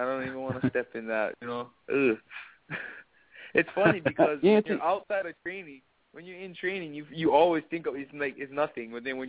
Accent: Hawaii, United States; Oh, I'm Hawaiian, but I ain't dirty, man.

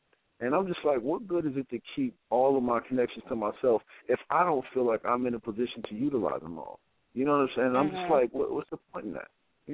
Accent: Ohio, United States; I'm from my home. I'm from my home state of Ohio. That's where I'm from.

